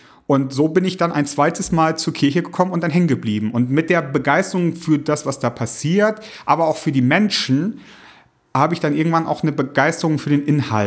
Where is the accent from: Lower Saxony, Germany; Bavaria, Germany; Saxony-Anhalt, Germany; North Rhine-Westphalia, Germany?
Lower Saxony, Germany; Ich komme aus einer reformierten Familie und gehörte damals zu einer reformierten Gemeinde. Also man muss sagen, ich komme aus Ostfriesland